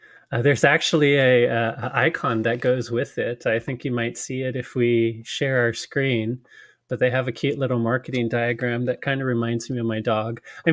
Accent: United States; Oh, look at that fancy European three you did there. The whole three. I'm American.

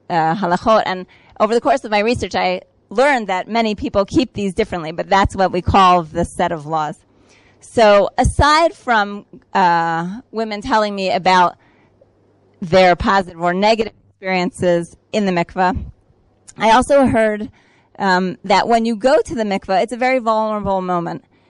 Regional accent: United States; I grew up in the States. I went to Brandeis.

